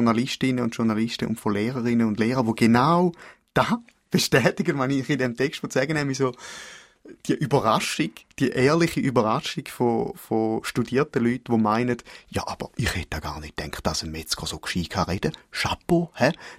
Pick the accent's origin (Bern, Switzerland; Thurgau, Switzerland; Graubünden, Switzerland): Thurgau, Switzerland; Ich bin Thurgauer. Also ich bin zwar auch im Becking aufgewachsen, aber ich bin auch im Kanton Thurgau aufgewachsen. Also die ersten 11 Jahre von meinem Leben bin ich im Kanton Thurgau gewesen. Nachher ist das Klecki gezügelt.